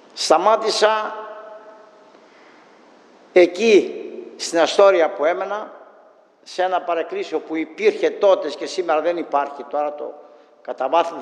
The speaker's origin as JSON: {"language": "Greek", "town": "Chios", "region": "North Aegean", "country": "Greece", "said": "μιας και είμαι χιώτης"}